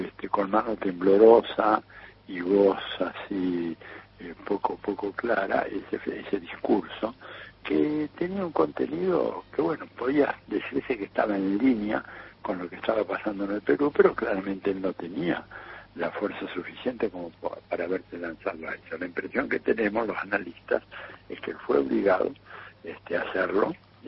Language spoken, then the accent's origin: Spanish; Argentina; nuestra soberanía, nuestra identidad como argentinos